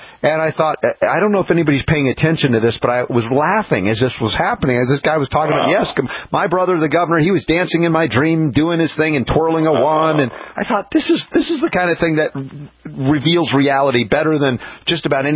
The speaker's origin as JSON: {"language": "English", "region": "New York", "country": "United States", "said": "Right, and we're both from New York originally. I love New York, but I'm glad I don't live there."}